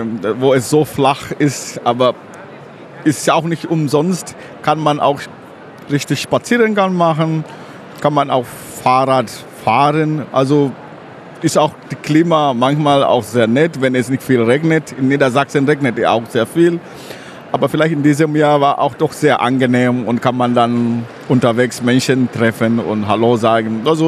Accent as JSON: {"language": "German", "region": "Kilimanjaro", "country": "Tanzania", "tie": "born or raised there", "lives_now": "Germany", "said": "Ja, ich komme aus dem Kilimandscharo, aus dem Hang, 2000 Meter schon hoch, geboren, aufgewachsen. Jetzt wohnen meine Eltern da und ich bin hier in Deutschland."}